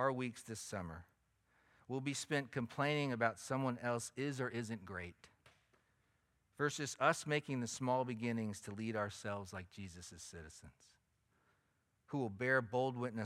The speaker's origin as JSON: {"language": "English", "town": "Washington", "region": "District of Columbia", "country": "United States", "tie": "born there", "said": "I was born in Washington, D.C."}